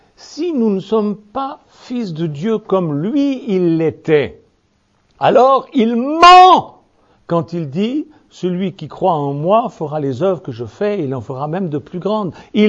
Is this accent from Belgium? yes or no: no; Switzerland; Enfin, moi, je suis suisse, mais je me sens très français quand même.